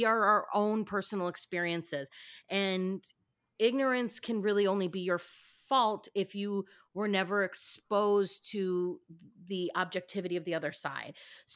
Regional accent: Alabama, United States; also born or lived in Michigan; I was born in Alabama. I kind of grew up in the South before we went to Michigan.

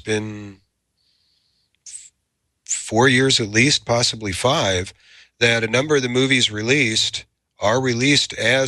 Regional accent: Kansas City, Missouri, United States; And to that point, by the way, I was born and raised in Kansas City.

